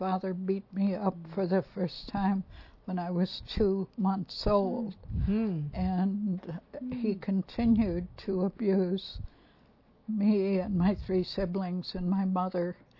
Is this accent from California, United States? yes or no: no; Iowa, United States; born there; I was born in Iowa on a farm, in a farmhouse.